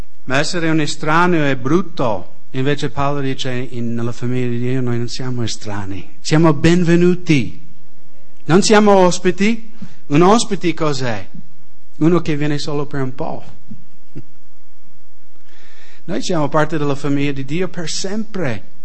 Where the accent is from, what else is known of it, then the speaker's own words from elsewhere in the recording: United States; Italian is a second language; veramente vengo dagli Stati Uniti